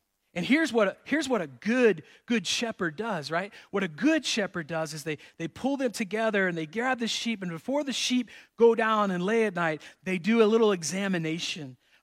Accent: Florida, United States; I grew up in Florida, and we in Florida know about bugs.

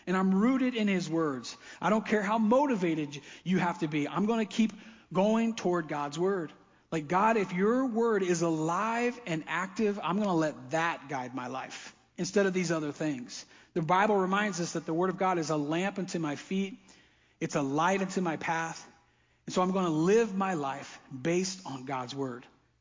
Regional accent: the South, United States; We're from the South, man. We're rednecks.

